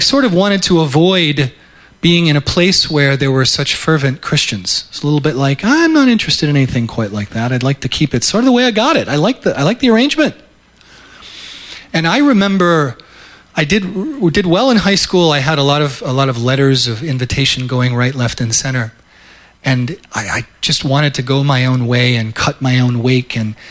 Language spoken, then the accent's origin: English; Ohio, United States; I'm actually not a Michigander. I'm from Ohio.